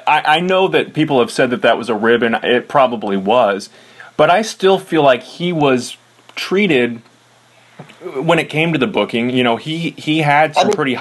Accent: St. Louis, Missouri, United States; And this was growing up in St. Louis

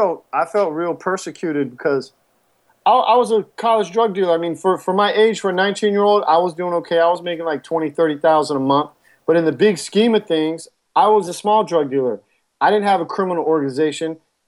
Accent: East Coast, United States; accent: East Coast; So I do have an East Coast accent. That's what a lot of people think. I'm maybe from New Jersey or New York, but they can't really pin it down.

